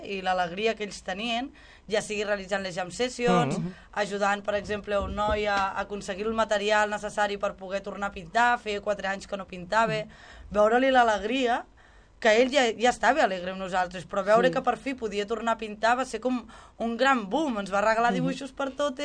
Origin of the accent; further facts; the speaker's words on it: Catalonia, Spain; si estem en un altre país i nosaltres som catalans